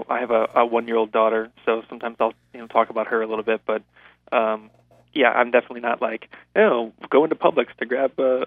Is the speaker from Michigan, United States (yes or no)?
yes; Michigan, United States; also born or lived in Arizona; I came from Michigan. I was born in Arizona. My dad was in the Air Force, so we moved around a ton when I was a kid. And both my parents are originally from Michigan, so we settled back there.